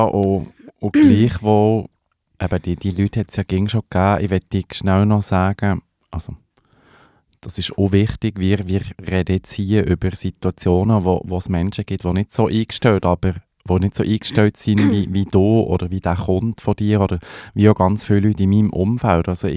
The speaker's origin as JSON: {"language": "German", "region": "Fribourg", "country": "Switzerland", "tie": "born or raised there", "said": "Eben, ich bin im Sensebezirk im Oberland aufgewachsen"}